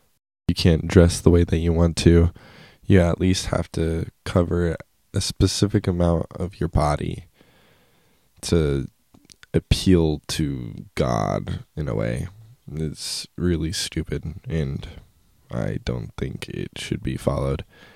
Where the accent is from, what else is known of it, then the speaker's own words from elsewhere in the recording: Utah, United States; I grew up in Utah, and the Mormon church is very manipulative in every way